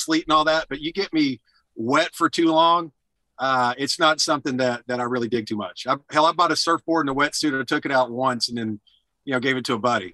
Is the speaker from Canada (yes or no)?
no; Alabama, United States; I was born and raised in Alabama. So during the summers, we would have, two a days where it's 100 degrees, 100% humidity.